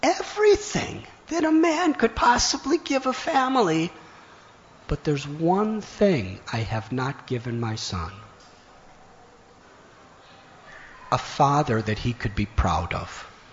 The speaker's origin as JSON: {"language": "English", "town": "Chicago", "region": "Illinois", "country": "United States", "tie": "born or raised there", "said": "I grew up in Chicago. I'd like to tell a story that I used to hear when I was a child in Chicago."}